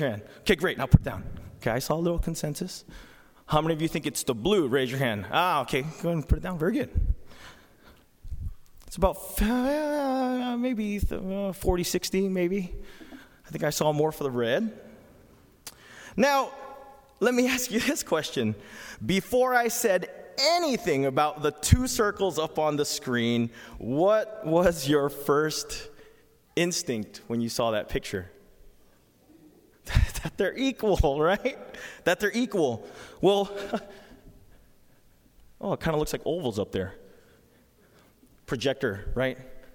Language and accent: English; Kansas, United States; How's your transition from Kansas coming along? Because that's where I came from. I came from the Midwest. Came from a long way.